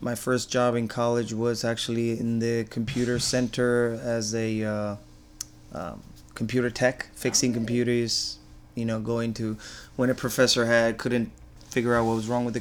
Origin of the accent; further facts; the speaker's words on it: Argentina; now in United States; Originally, I'm from Argentina.